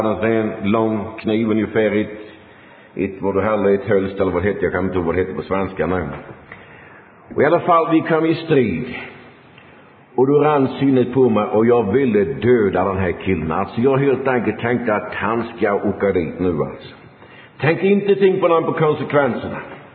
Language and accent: Swedish; Huskvarna, Jönköping County, Sweden; born there; jag var ju född här i Sverige, Huskvarna.